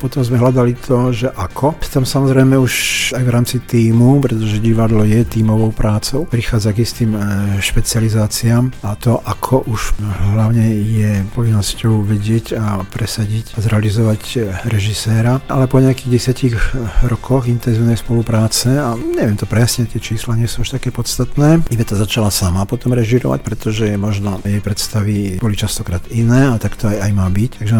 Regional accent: Žilina, Žilina Region, Slovakia; born there; moved away as an adult; now in Banská Bystrica, Slovakia; ja som sa narodil v Žiline, tam som začal aj s divadlom a vlastne zo Žiliny som sem prešiel, vtedy som mal tuším 27 rokov. Prišiel som sem do Bystrice kvôli divadlu

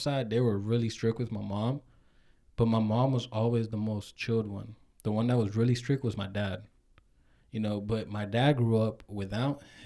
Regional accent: El Salvador; So, you know, I'm obviously from El Salvador.

